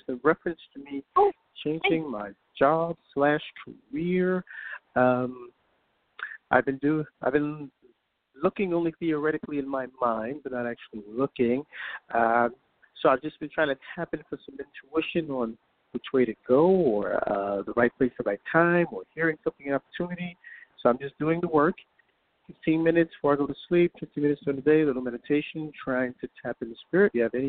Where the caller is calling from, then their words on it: New York, United States; calling from New York.